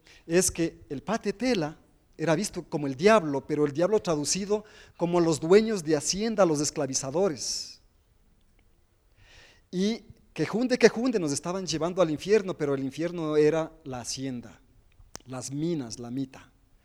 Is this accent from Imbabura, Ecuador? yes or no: yes; Imbabura, Ecuador; esa es la comunidad del Chota, de donde soy. Desde ahí llegaron, para 1800, 1780, 1810, fugitivos y fugitivas de Caldera, de la Concepción, de Cuajara, y se asentaron en ese territorio.